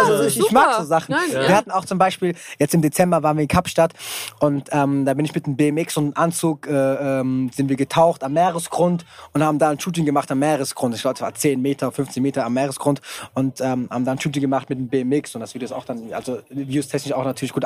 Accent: Morocco; German is a second language; Vielleicht, wenn ich komme aus Marokko, da sind die Gesetze, glaube ich, lockerer.

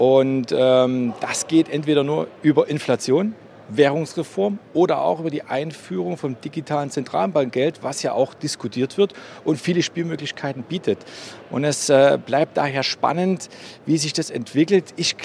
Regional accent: Germany; born there; ich bin in der DDR geboren.

